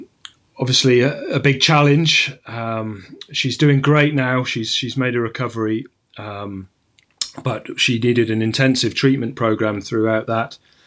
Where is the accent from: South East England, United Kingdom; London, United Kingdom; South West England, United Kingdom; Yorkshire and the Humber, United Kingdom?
Yorkshire and the Humber, United Kingdom; Sheffield; moved away as an adult; now in Scotland, United Kingdom; Well, from Sheffield, I learned to climb in the Peak District and moved up to Scotland, to the Highlands where I live now, about almost 20 years ago